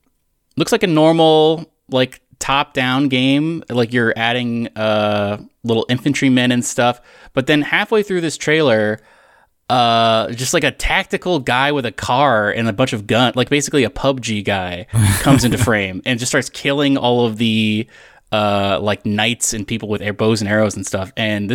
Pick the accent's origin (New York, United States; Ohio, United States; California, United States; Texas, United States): Texas, United States; I grew up in Texas, and one of the things we would